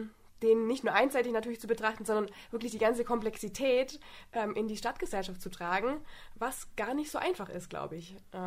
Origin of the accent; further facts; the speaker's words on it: Ulm, Baden-Württemberg, Germany; Ulm ist meine Heimatstadt. Ich bin hier aufgewachsen, bin zur Schule gegangen. Und ja, dadurch, dass die ganzen Freunde von mir und die Familie hier ist, wollte ich auch meinen beruflichen Schwerpunkt wieder in die Stadt Ulm legen.